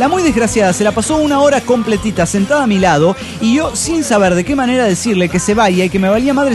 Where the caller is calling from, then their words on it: Cuernavaca, Morelos, Mexico; de Cuernavaca, Morelos, México.